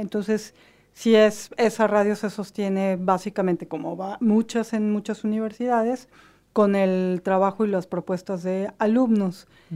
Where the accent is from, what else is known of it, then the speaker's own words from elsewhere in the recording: Mexico City, Mexico; cuando estuvo en la Ciudad de México, que es de donde yo vengo